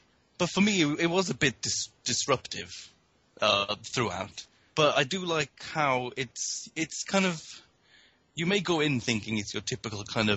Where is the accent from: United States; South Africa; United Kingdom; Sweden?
United Kingdom; Wales; I think I like it more because I'm Welsh and can relate to it a bit more.